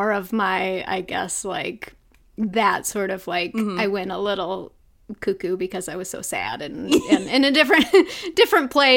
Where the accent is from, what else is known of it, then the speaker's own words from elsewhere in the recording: Arkansas, United States; Because I just, was kind of in a bubble, I feel like, growing up in Arkansas.